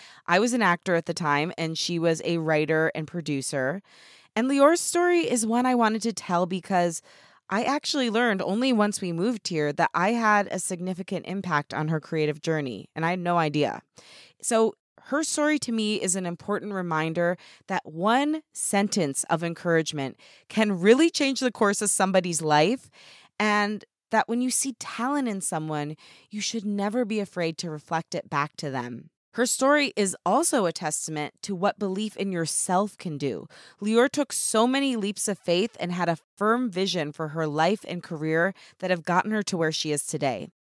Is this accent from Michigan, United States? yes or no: yes; Michigan, United States; we grew up in Michigan, so it wasn't like there were a bunch of like directors and producers hanging on, you know, street corners.